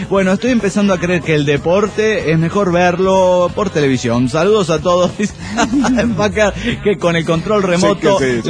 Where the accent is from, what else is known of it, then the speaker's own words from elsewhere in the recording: Caracas, Capital District, Venezuela; Soy el guardián del Ávila de Caracas, Venezuela.